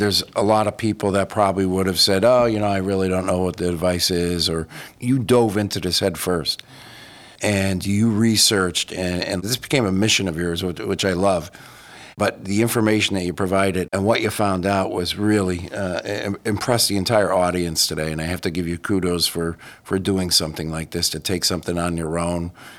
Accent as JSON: {"language": "English", "region": "Connecticut", "country": "United States", "tie": "born or raised there", "said": "he's from the great state of Connecticut, my hometown."}